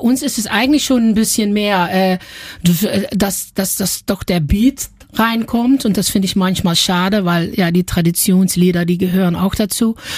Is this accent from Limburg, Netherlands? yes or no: yes; Limburg, Netherlands; German is a second language; Und ich komme aus Limburg.